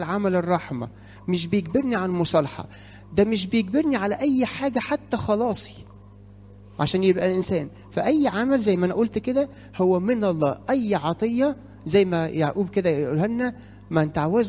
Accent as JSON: {"language": "Arabic", "country": "Egypt", "said": "احنا كمصريين حتى عشان برضو ما تحسيش"}